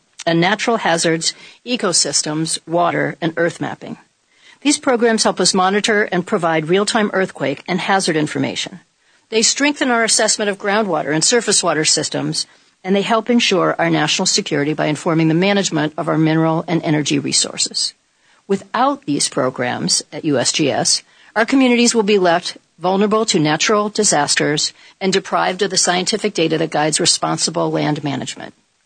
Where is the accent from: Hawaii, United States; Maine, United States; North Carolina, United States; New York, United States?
Maine, United States; So my national park, like Acadia in my home state of Maine, is understaffed